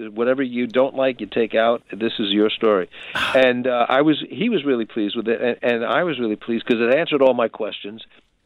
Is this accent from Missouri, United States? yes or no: no; New York, United States; Why would a me, as an American, as a New Yorker, have to go to Ireland?